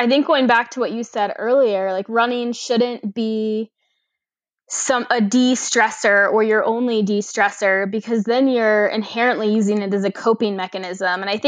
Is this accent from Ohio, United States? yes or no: no; Florida, United States; I originally wanted to be a marine biologist when I was growing up because I grew up in Florida and I've been a scuba diver since I was 10.